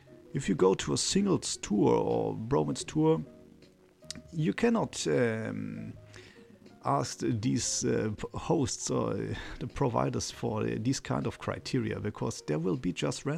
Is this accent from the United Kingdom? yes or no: no; Germany; English is a second language; English is not my main language. I'm originally from Germany, married with a Colombian wife since 2011